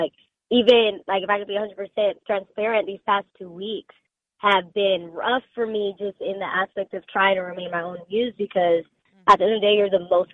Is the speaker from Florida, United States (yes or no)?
no; San Bernardino, California, United States; I'm from San Bernardino, California.